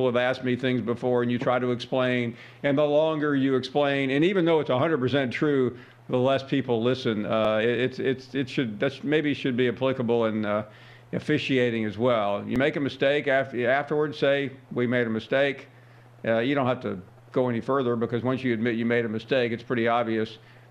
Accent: Memphis, Tennessee, United States; That's my hometown, so I've got.

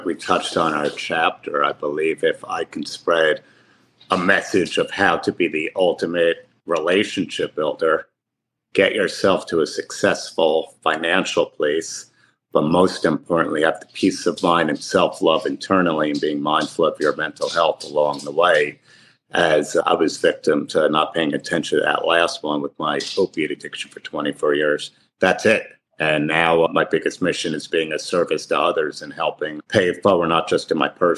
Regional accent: Livingston, New Jersey, United States; I grew up in Livingston, New Jersey, had a great loving mother and father

